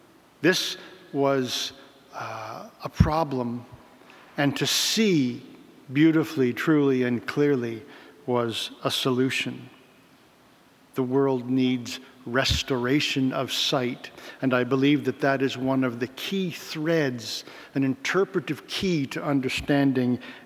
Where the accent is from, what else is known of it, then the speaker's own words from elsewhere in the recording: Mississauga, Ontario, Canada; When I was growing up in Mississauga, there was an A&W drive-in restaurant right where Lakeshore Road goes over the Credit River.